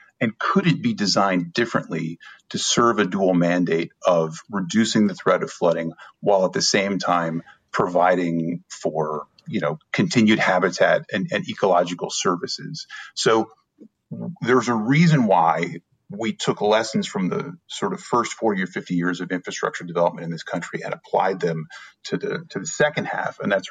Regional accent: Ohio, United States; I'm from Ohio originally, and in Southeast Ohio, there's a county, Scioto County, that sits along the Ohio River.

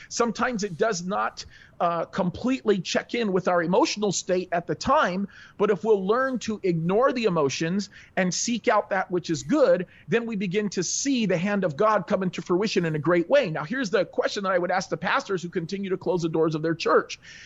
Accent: Egypt; born in Egypt. I come from a North African country.

